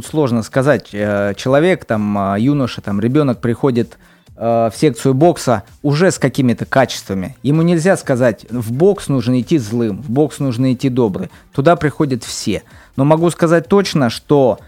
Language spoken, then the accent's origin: Russian; Oryol, Oryol Oblast, Russia; озвучивают город Орел, мой родной город